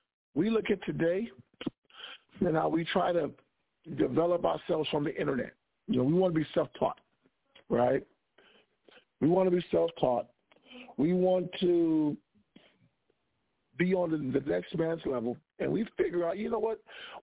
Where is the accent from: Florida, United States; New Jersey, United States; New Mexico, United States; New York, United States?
New Mexico, United States; Albuquerque; I was from Albuquerque. In the 90s, it was like I was in Albuquerque until about 94.